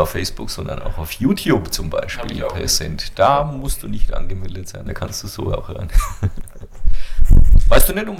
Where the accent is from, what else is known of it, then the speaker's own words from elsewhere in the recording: Bavaria, Germany; Als Franke sind mir Dialekte prinzipiell aber trotzdem natürlich immer sympathisch.